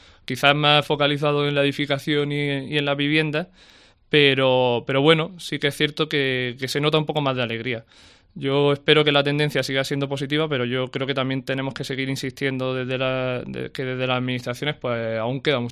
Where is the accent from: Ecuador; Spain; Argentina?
Spain; Caniles, Andalusia; en nuestro pueblo Caniles, de donde soy yo y donde era él